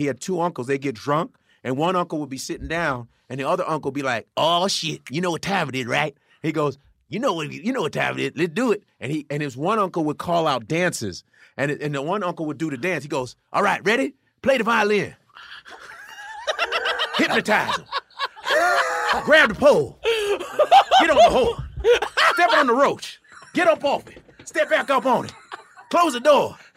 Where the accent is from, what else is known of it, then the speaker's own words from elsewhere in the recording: Chicago, Illinois, United States; I'm from Robert. Let me tell you something. I'm from Robert Taylor, Illinois.